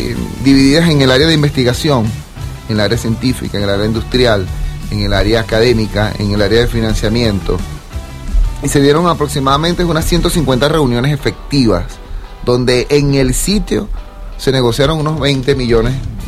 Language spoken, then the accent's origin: Spanish; Venezuela; se agudizan por lo que hemos hablado del acoso al que hemos estado siendo sometidos los venezolanos